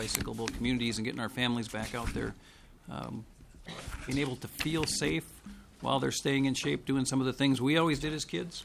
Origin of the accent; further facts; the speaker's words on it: East Bethel, Minnesota, United States; As I grew up in East Bethel, we're safe to ride bicycles.